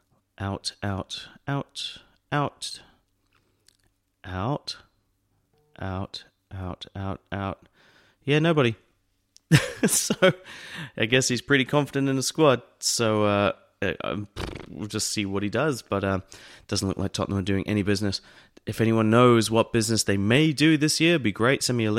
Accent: Australia; I should be knowing this better because I'm Australian.

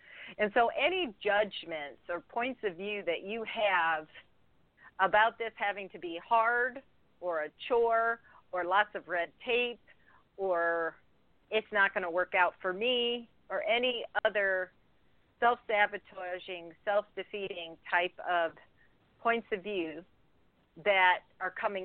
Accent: North Carolina, United States; now in Michigan, United States; Oh, okay. I'm originally from North Carolina.

